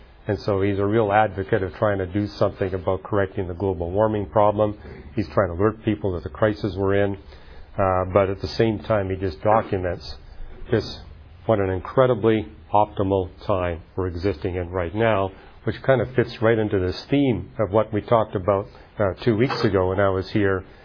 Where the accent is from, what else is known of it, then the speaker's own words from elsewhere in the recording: Montreal, Quebec, Canada; born there; He got super excited when he found I was born in Montreal and that my father had designed the boards for the forum in Montreal